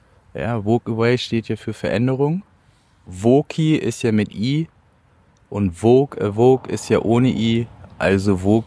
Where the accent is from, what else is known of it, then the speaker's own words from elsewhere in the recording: Hamburg, Germany; now in Bremen, Germany; Also ursprünglich komme ich aus Bremen, wie gesagt. Bin 98, 99 aus Hamburg dahin gezogen. Eigentlich Hamburger Jung so. Dann nach Bremen. Ja, bis jetzt da gewohnt.